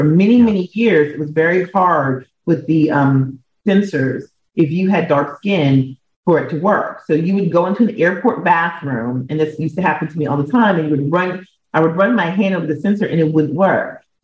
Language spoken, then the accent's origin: English; Minneapolis, Minnesota, United States; I grew up in Minneapolis, Minnesota, yep, where I was used to being the only chocolate drop in the room.